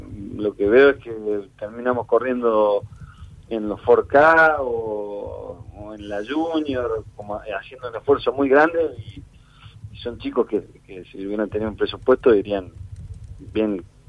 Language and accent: Spanish; Argentina; Como argentino no me ofendo, porque yo lo estoy viendo, uno lo ve